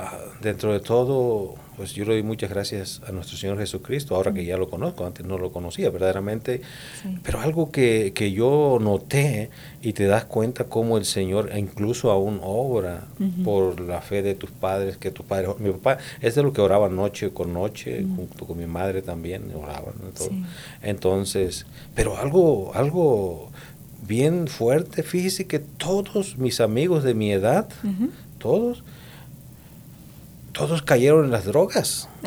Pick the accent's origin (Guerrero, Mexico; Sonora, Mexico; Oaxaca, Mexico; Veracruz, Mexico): Guerrero, Mexico; Petatlán; Sí, soy de Guerrero, Petatlán, Guerrero, México.